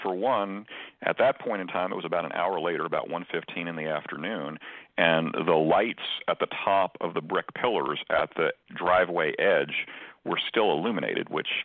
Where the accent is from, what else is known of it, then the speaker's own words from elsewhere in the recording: Long Island, New York, United States; moved away as an adult; I grew up in Long Island, and I used a computer in my high school to find my way to North Carolina. I wound up going to the University of North Carolina.